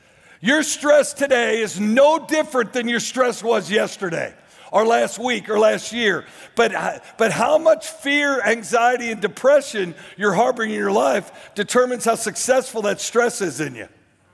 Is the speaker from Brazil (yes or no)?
no; Warrington, North West England, United Kingdom; I'm from Warrington. You can't expect for me to make this hurdle.